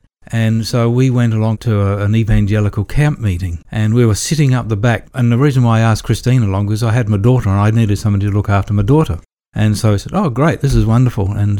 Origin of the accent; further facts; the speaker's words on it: Adelaide, South Australia, Australia; We're from Australia, from down under, and we're from the bottom part of Australia, in South Australia, a city called Adelaide. And we came over in 1994.